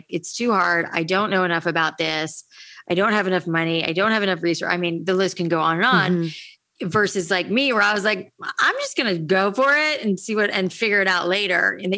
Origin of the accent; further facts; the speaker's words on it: Florida, United States; I have naturally curly hair. I grew up in Florida, a lot of humidity.